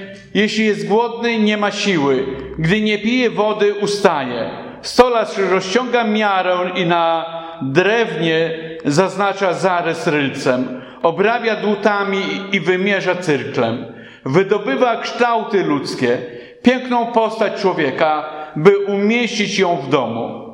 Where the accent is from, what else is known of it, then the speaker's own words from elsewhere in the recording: Podlaskie Voivodeship, Poland; Pochodzę z Podlasia, gdzie dywany w latach, w szczególności 70., 80. wiszano na ścianie.